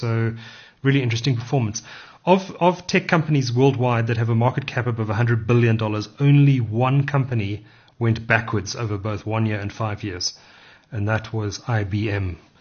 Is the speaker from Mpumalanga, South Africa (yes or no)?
no; Durban, KwaZulu-Natal, South Africa; I grew up in Durban